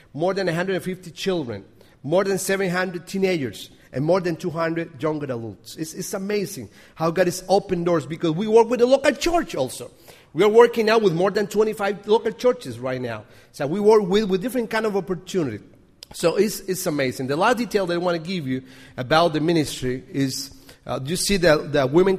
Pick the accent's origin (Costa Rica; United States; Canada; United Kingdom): Costa Rica; English is a second language; I'm from Costa Rica.